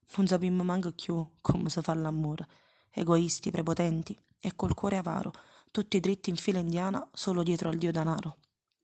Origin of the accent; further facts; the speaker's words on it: Naples, Campania, Italy; Scusate, po' dialetto, io sono napoletana